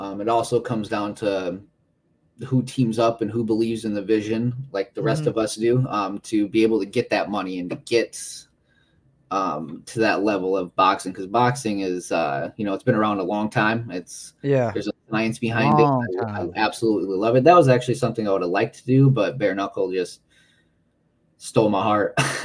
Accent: Minnesota, United States; I'm originally from Minnesota

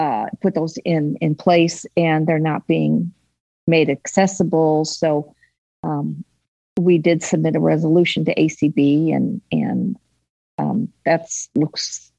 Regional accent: St. Louis, Missouri, United States; I grew up in St. Louis. We all grew up in St. Louis, but over the years, a lot of family has moved to Arkansas.

